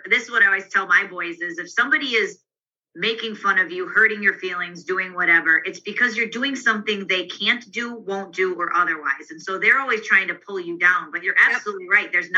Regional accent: Milwaukee, Wisconsin, United States; I'm from Milwaukee, so.

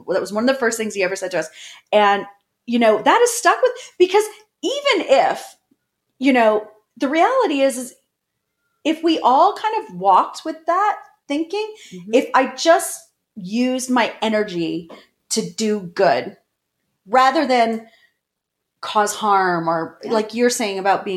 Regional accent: Canada; we're Canadian.

